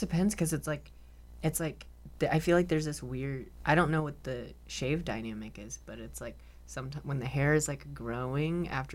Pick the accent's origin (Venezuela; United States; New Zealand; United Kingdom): United Kingdom; Scotland; A boot chug. I'm Scottish.